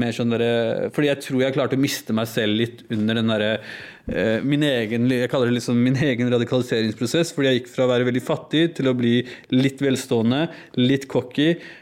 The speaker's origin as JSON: {"language": "Norwegian", "region": "Oslo", "country": "Norway", "tie": "born or raised there", "said": "som norsk-pakistaner, født og oppvokst i Norge, Jeg har jo gått en klassereise selv. Kommer fra en veldig, veldig fattig familie fra, på Mortensrud"}